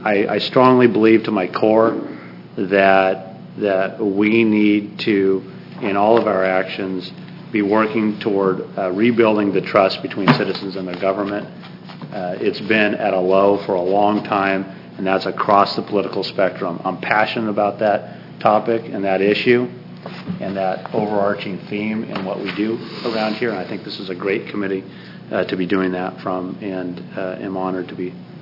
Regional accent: Eugene, Oregon, United States; I'm from West Eugene, or House District 14, which represents West Eugene and Junction City.

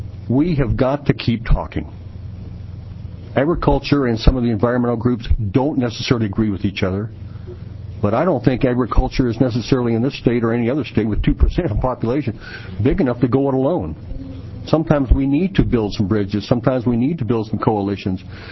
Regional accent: Hillsboro, Oregon, United States; I'm a farmer from Hillsboro, Oregon.

